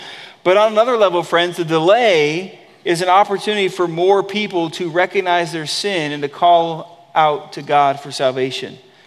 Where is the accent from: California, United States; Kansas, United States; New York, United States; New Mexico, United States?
California, United States; I grew up in California and lived through several earthquakes.